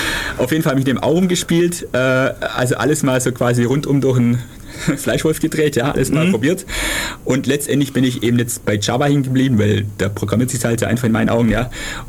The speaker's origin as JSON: {"language": "German", "town": "Süßen", "region": "Baden-Württemberg", "country": "Germany", "said": "bei mir war zum Beispiel, glaube ich, Blaubeuren oder Süßen, wo ich herkomme, war nicht drin."}